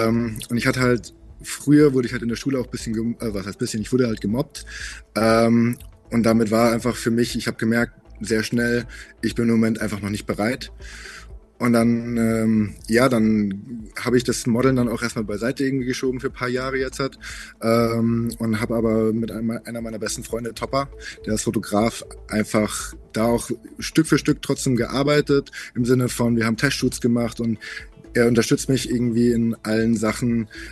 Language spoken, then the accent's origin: German; Munich, Bavaria, Germany; Ich bin aus München, Münchner Kindel sozusagen, bin da aufgewachsen